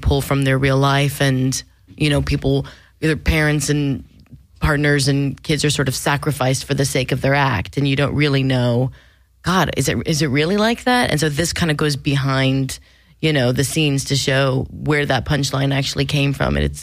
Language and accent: English; Texas, United States; also born or lived in England; my accent was really weird for a while because I grew up in Texas, but it never ever sounded like Texas because my parents are from the East Coast. And then I lived in England